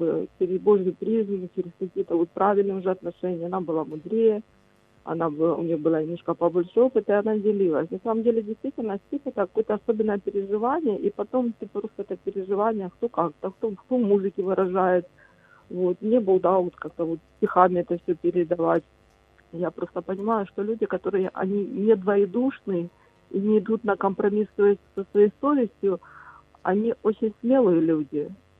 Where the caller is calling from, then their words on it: Dnipro, Dnipropetrovsk Oblast, Ukraine; я із Дніпра.